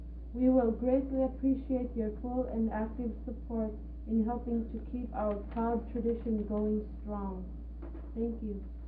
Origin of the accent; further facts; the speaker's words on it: Alaska, United States; Neustiahawk, Alaska.